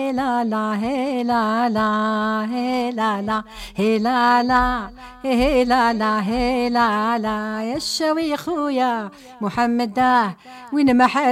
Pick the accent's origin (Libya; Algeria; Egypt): Algeria